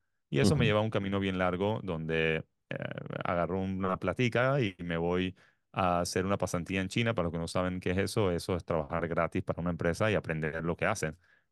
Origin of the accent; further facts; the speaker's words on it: Colón, Panama; also born or lived in United Arab Emirates; yo estuve en Colón hasta una temprana edad de la escuela, estuve en el CIC y después hice universidad fuera de Panamá.